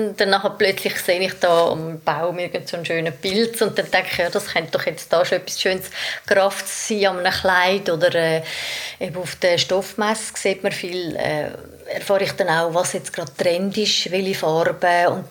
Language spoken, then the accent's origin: German; Switzerland; In Deutschland vielleicht, aber da bei uns in der Schweiz nicht.